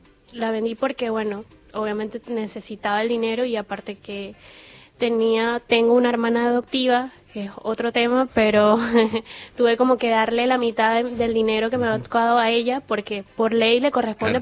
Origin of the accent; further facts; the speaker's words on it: Maturín, Monagas, Venezuela; moved away as an adult; now in Argentina; No, soy de Maturín.